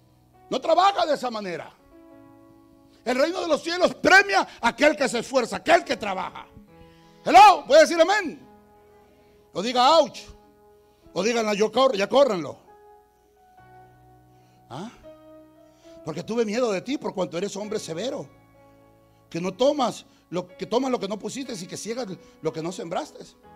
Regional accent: El Salvador; Y se enojan, especialmente mis paisanos. Y voy con mis paisanos porque soy salvadoreño.

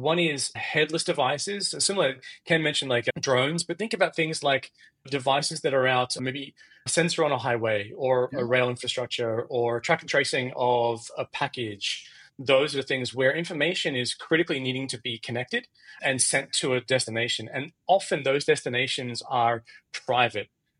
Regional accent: Australia; I'm Australian

